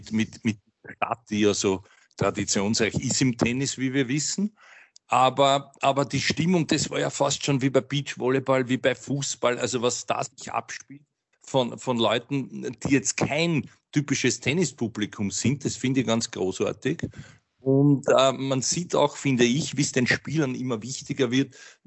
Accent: Austria; als Österreicher

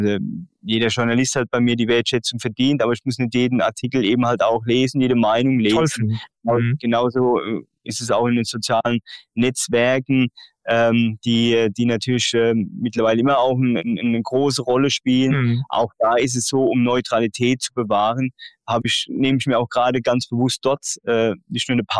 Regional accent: Rhineland-Palatinate, Germany; Als Pfälzer gab es nichts anderes wurde auch nichts anderes zugelassen.

